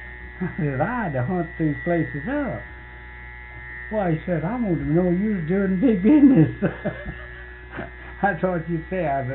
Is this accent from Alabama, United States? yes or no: yes; Norwood, Alabama, United States; He's from Stevenson, Alabama, and I'm from Norwood, Alabama.